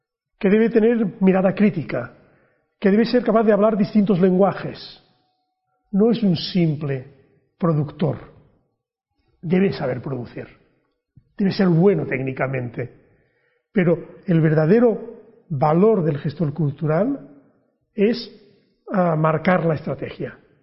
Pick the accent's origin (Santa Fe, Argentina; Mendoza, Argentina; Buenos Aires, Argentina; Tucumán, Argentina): Buenos Aires, Argentina; Yo vengo de Buenos Aires, y en Buenos Aires hay una tradición de bibliotecas públicas